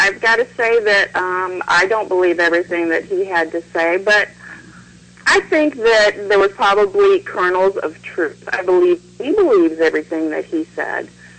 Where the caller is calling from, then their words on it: Alabama, United States; I'm in Alabama.